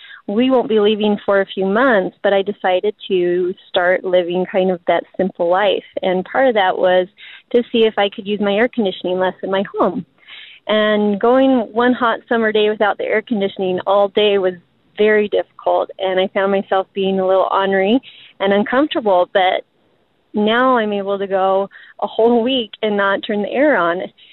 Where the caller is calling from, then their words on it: Mountain Green, Utah, United States; I'm calling from Mountain Green, Utah.